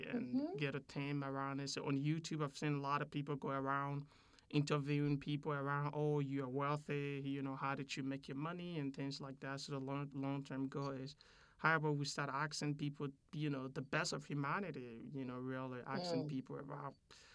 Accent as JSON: {"language": "English", "country": "Liberia", "said": "so I'm originally from Liberia, so it's a West African country, went through 14 years of civil crisis"}